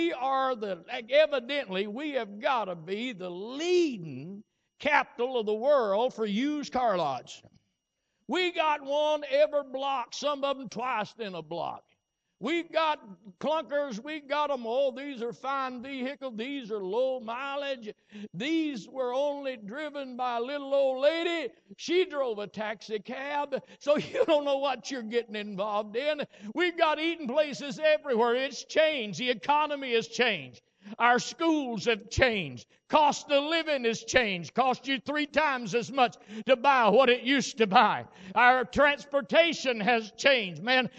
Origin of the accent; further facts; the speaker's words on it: Lynch, Kentucky, United States; born there; I got to thinking about this the other day, and I was born in Lynch